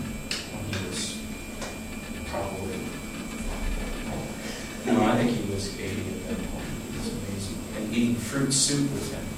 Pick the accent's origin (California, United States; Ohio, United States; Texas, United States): California, United States; San Diego; This was something that was very foreign to me growing up in San Diego, where in my youth group, the cool guy was someone who went out on weekends occasionally to beat up gays in the local parks when they found them.